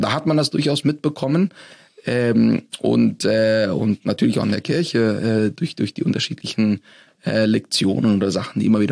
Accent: Asunción, Paraguay; now in Germany; ich bin in der Hauptstadt Paraguays aufgewachsen, Asunción. Das ist eine Stadt mit etwa 1.200.000 Einwohnern, alles Spanisch sprechend. Wir wohnten dort normal in Latein, also Spanisch sprechende Nachbarschaften

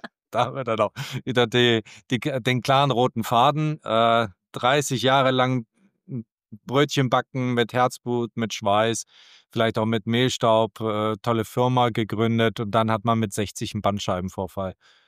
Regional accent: Hamburg, Germany; als Hamburger Kaufmann würde ich sagen, setze nie dein Kapital komplett auf ein Schiff

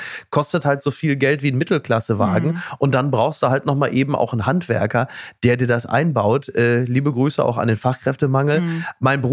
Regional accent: North Rhine-Westphalia, Germany; Ich komme aus dem Ruhrgebiet

